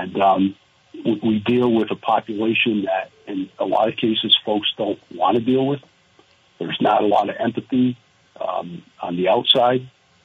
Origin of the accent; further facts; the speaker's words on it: Arlington, United States; working on a small economic development project in my hometown of Arlington.